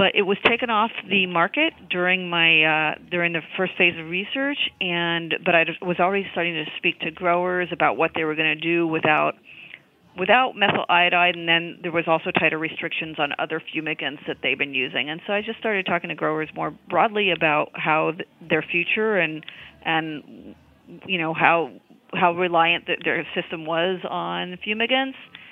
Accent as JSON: {"language": "English", "region": "California", "country": "United States", "tie": "born or raised there"}